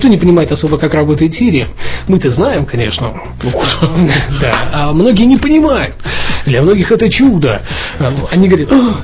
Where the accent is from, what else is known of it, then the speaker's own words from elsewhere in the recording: Russia; moved away; я из России, конечно, он до этого таймлайн мой не читал абсолютно, и пишет мне, значит, в личные сообщения, о, ты реально из Советского Союза? Я говорю, да, я там родился.